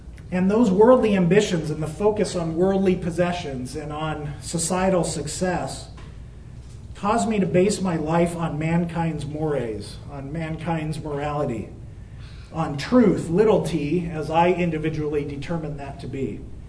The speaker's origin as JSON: {"language": "English", "town": "Hollywood", "region": "California", "country": "United States", "tie": "born there", "said": "You see, I was born in Hollywood."}